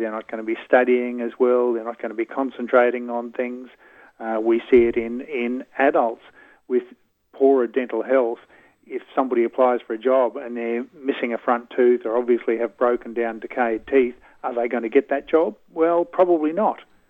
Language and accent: English; Queensland, Australia; and I'm from Queensland